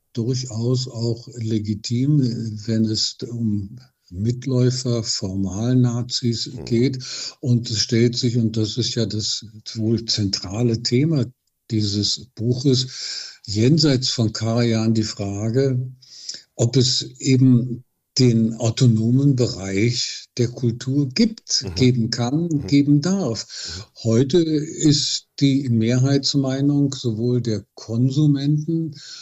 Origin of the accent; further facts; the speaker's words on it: Berlin, Germany; Ich bin in West-Berlin groß geworden.